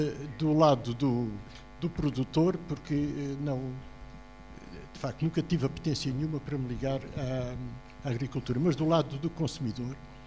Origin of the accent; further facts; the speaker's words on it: Lisbon, Portugal; Na minha infância, em Lisboa, esperavam-se pelas primícias do Algarve.